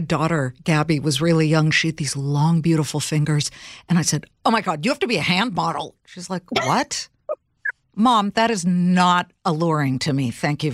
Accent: Los Angeles, California, United States; I grew up in Los Angeles. I saw so many of these people who live vicariously through their children.

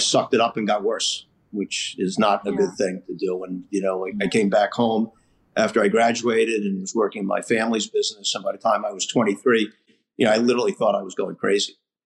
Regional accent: Rhode Island, United States; I grew up here in Rhode Island, you know, went to prep school.

